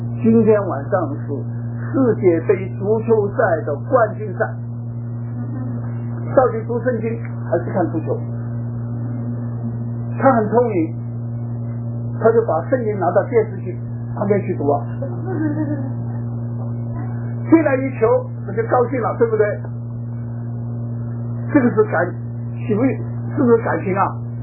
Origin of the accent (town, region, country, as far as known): China